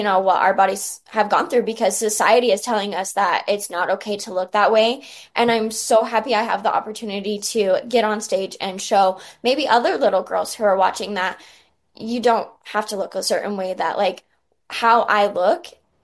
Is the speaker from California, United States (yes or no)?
no; Utah, United States; And I love representing my home state.